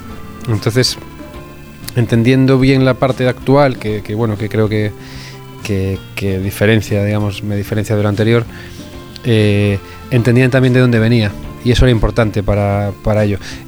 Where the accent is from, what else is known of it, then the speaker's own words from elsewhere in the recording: A Coruña, Galicia, Spain; born there; moved away as an adult; now in Madrid, Spain; entre Coruña, mi ciudad natal, y Madrid, que es la ciudad donde he vivido desde los 20 años y donde vivo ahora otra vez.